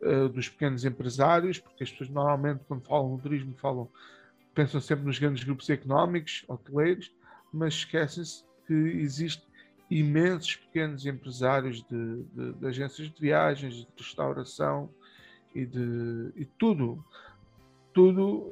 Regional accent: Olhão, Algarve, Portugal; Na zona onde eu vivo, de onde eu sou originário, na zona onde eu sou parque, no Algarve, neste caso sou parque Antevida, da zona onde eu nasci, Olhão

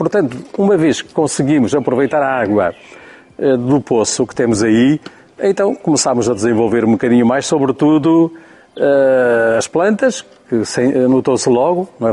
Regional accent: Norte, Portugal; Portanto, sou lá do Nordeste Transmontano, numa família ligada à agricultura, àquela agricultura de subsistência e pouco mais. E cresci no meio disso, desde bebé, pronto.

